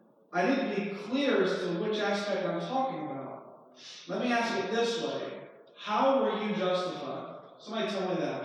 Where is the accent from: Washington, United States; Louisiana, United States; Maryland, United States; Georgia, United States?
Georgia, United States; this is just my experience growing up in Georgia, so it may be different around here, but I've noticed it somewhat around here as well.